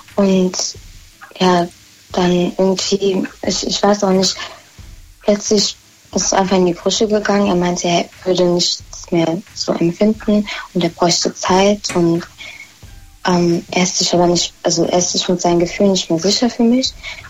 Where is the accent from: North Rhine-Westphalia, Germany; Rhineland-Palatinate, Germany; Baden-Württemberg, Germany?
Rhineland-Palatinate, Germany; Mainz; Ich komme aus Mainz.